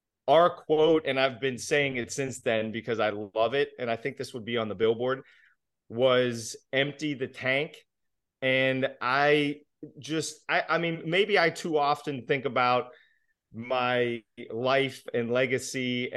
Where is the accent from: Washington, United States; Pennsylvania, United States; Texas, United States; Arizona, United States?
Pennsylvania, United States; Pittsburgh; I'm biased being from Pittsburgh